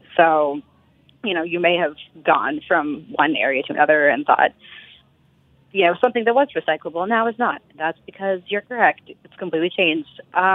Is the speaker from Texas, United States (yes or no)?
yes; Austin, Texas, United States; When I was younger, you know, I grew up in Texas in Austin